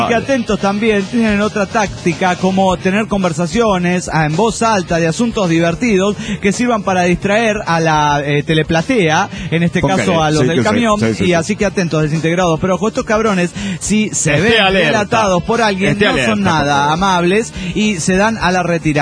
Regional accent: Misiones, Argentina; ¿Será tal vez que viene del Paraguay y pasa por mi tierra colorada? Claro, Misiones.

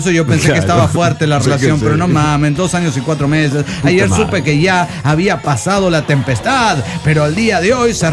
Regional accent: Coacalco, State of Mexico, Mexico; de Coacalco, Edomé.

